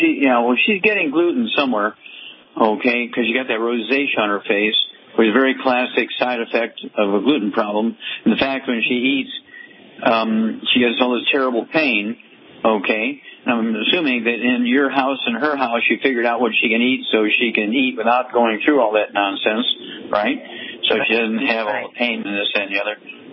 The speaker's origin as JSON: {"language": "English", "region": "Missouri", "country": "United States", "said": "let's go to Missouri, my home state"}